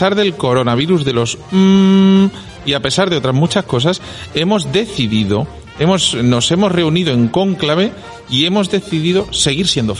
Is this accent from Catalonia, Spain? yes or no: no; Valdemoro, Community of Madrid, Spain; yo soy de Valdemoro, no estoy confinado, así que yo puedo seguir.